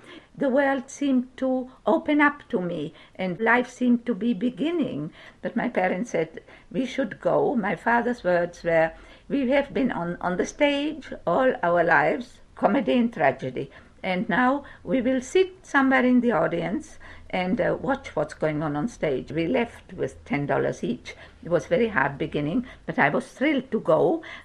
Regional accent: Canada; Mr. Landowski, I know you because you are an actor and I'm from Canada

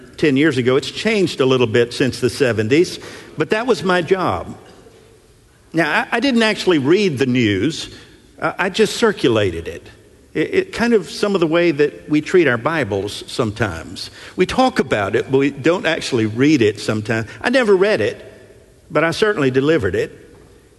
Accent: Nashville, Tennessee, United States; When I was a teenager growing up in Nashville, and out of curiosity, how many native Nashvillians are there in the house?

